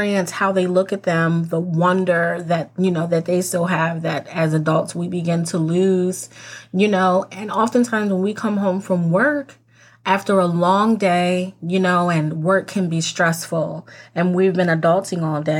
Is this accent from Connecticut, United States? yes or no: no; New Jersey, United States; I'm from New Jersey. And I spent a lot of time in Philadelphia, Pennsylvania.